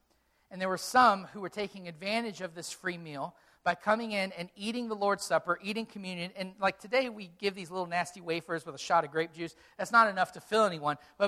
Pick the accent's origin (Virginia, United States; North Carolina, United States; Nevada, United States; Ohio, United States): Virginia, United States; Yorktown; Whenever I go travel any place and they say, "Where are you from?" and I say Yorktown, they say, "I've never heard of it."